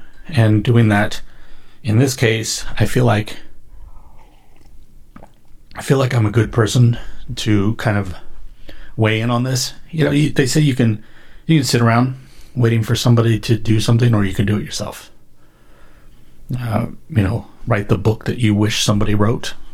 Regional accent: California, United States; I grew up in California.

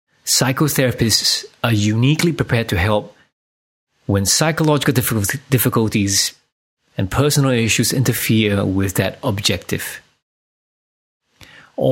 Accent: Singapore; moved away as an adult; now in Perth, Australia; leave Singapore, my home country, moved to Australia, where my wife and I packed our bags and came to Perth to do this 3-4 year long meditation on this topic.

